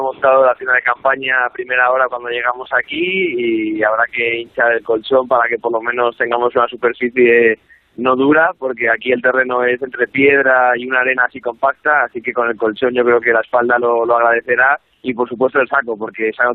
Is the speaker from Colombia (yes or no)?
no; Madrid, Community of Madrid, Spain; De Madrid.